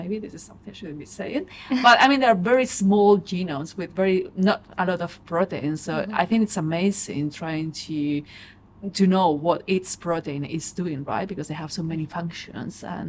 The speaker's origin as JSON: {"language": "English", "country": "Spain", "said": "I'm from Spain, and that was like during that period, HIV AIDS was kind of a big problem."}